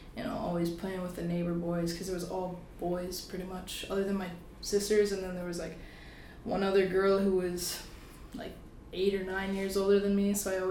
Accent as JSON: {"language": "English", "town": "Oregon", "region": "Wisconsin", "country": "United States", "tie": "born or raised there", "moved": "as an adult", "lives_now": "Whitewater, United States", "said": "I grew up in Oregon, Wisconsin, so just south of Madison. Cool. Lived there my whole life until I went to Whitewater in 2009."}